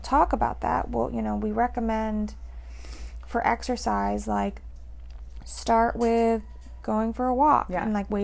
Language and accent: English; Vermont, United States; but it's also that I grew up in Vermont in the woods.